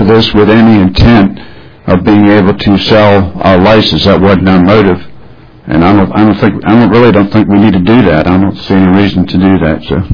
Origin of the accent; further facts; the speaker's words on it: Reedville, Virginia, United States; I'm from Reedville.